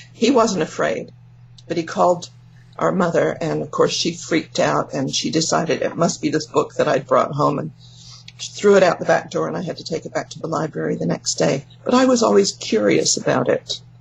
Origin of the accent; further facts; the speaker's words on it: England, United Kingdom; now in California, United States; Well, I'm from England, but yeah. I know I don't sound like it anymore, because I've been here for more than 50 years in California. I grew up as a Jehovah's Witness.